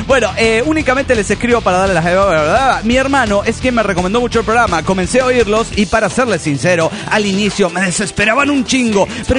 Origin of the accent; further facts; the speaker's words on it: Celaya, Guanajuato, Mexico; de Celaya, Guanajuato.